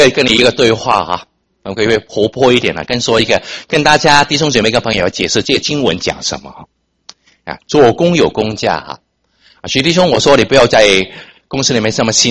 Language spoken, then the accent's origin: Chinese; Hong Kong; 我是香港来的，所以讲多一些香港的故事你听。